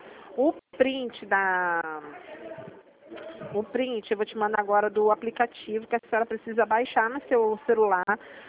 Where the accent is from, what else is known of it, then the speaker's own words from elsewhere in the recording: Rio de Janeiro, Brazil; Eu sou carioca da gema. Carioca, misturada, brasileira, todo misturado.